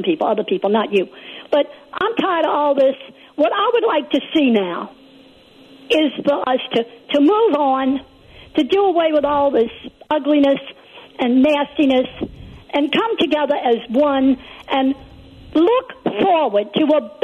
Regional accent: United States; okay, I'm an American, they're an American.

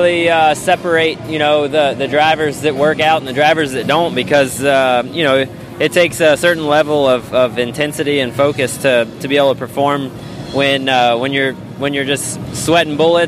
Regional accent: Tampa, Florida, United States; That's right at home in growing up in Tampa, Florida.

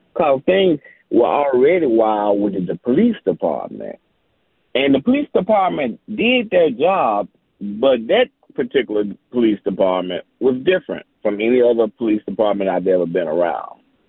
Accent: Mason, Tennessee, United States; moved away; also born or lived in Los Angeles; I grew up here in Memphis, Mason, Tennessee, really. I left here in 79, moved to Los Angeles.

